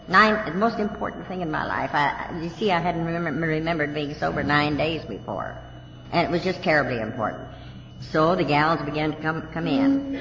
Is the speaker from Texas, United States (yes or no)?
yes; Texas, United States; accent: Texas; 855 Ardmore. Ardmore, with my Texas accent.